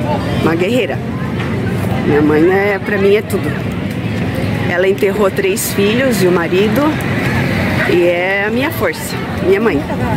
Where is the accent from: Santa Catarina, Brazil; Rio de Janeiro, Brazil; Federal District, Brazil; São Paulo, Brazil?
Santa Catarina, Brazil; Joinville; born there; Eu nasci aqui, foi a primeira que nasci em Joinville.